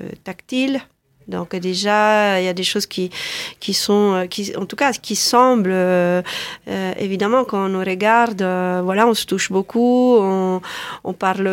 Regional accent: Tuscany, Italy; born there; C'est mes racines, oui, c'est mes racines. Je suis née en Toscane.

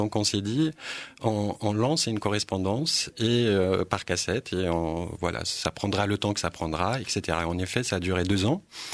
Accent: Rif, Morocco; French is a second language; moi, je viens du nord du Maroc, donc de la région du Rif, où la langue rifaine en fait est pratiquée énormément.

